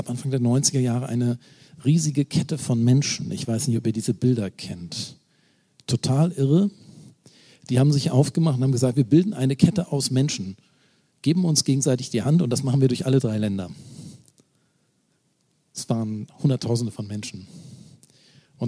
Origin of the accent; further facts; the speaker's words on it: Lower Saxony, Germany; Daran merkt ihr, ich komme aus Niedersachsen.